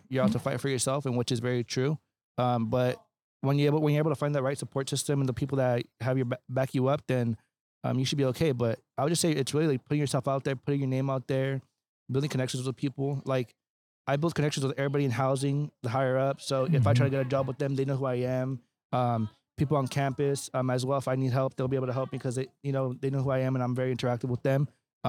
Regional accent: California, United States; now in Long Beach, United States; Yeah, so I'm originally from the desert, born and raised in the Coachella Valley. I graduated from Rancho Mirage High School in 2021.

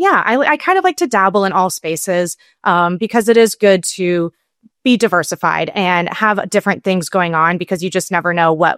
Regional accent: Houston, Texas, United States; now in Asheville, United States; I'm a mortgage lender, currently based out of Asheville, North Carolina, but I am originally from Houston, Texas. I've been out here for about 2 years

